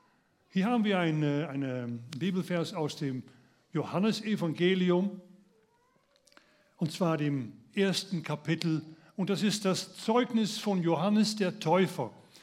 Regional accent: Netherlands; German is a second language; Und ich kenne als Holländer, kenne ich nur einen K-Freitag und der heißt auf Holländisch Goede Vrijdag.

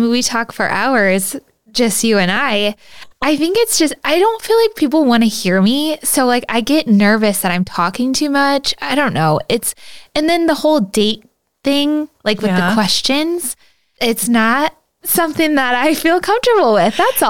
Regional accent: Midwest, United States; moms from the Midwest.

